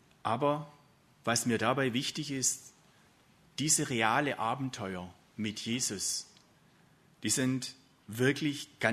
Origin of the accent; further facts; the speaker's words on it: Baden-Württemberg, Germany; Stattdessen kamen Gedanken als Schwabe an ein eigenes Haus